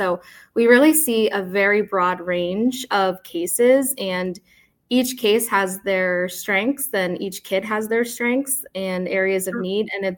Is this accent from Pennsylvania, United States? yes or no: yes; Whitehall, Pennsylvania, United States; I'm a Lehigh Valley native. So I grew up in Whitehall area.